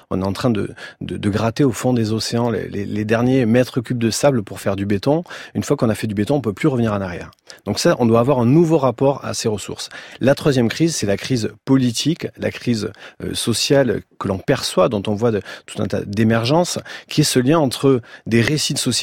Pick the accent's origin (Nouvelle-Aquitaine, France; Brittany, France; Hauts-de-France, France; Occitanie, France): Occitanie, France; Villefranche-de-Rouergue; Moi, je viens d'Aveyron et de Villefranche-de-Rouergue